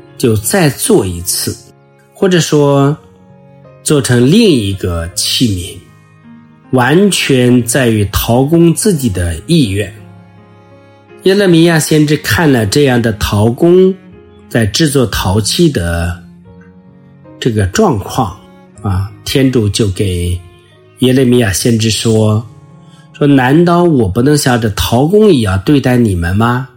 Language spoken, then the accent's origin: Chinese; China; 有时候我们中国人，尤其是中国人的传统和文化，很容易攀比。